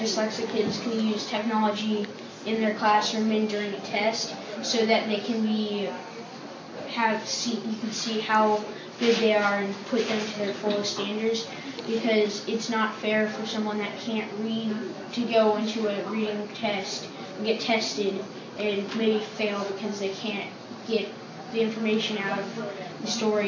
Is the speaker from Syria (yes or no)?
no; Austin, Texas, United States; I'm from Austin, Texas.